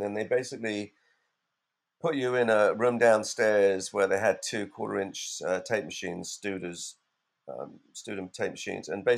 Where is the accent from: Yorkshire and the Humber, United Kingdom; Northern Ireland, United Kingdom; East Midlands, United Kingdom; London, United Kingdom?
London, United Kingdom; My friend Musty, who was a Turkish kid that I grew up with in London